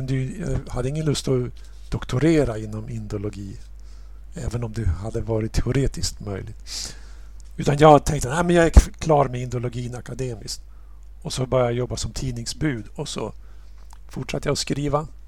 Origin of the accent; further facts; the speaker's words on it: Örnsköldsvik, Västernorrland County, Sweden; Alltså jag bestämde mig när jag var 17 år att bli författare. Och då satt jag hemma i Övik